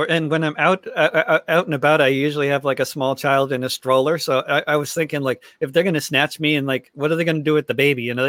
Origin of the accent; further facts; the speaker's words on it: New York, United States; Tokyo is a lot hotter than New York normally, and I grew up around New York, and it never got into the 90s when I was a kid.